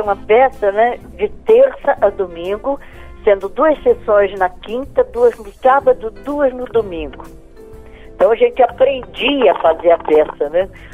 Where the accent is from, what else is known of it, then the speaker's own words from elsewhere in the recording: Rio de Janeiro, Brazil; now in São Paulo, Brazil; eu sou do Rio, cheguei em São Paulo